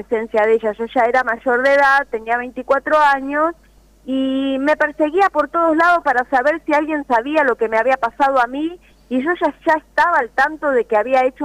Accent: Justiniano Posse, Córdoba, Argentina; Estoy en Justiniano Pozzi

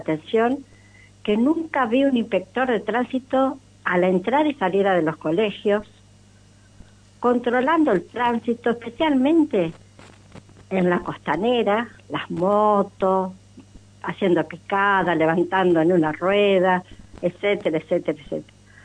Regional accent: Villa Constitución, Santa Fe, Argentina; now in San Lorenzo, Argentina; De Constitución.

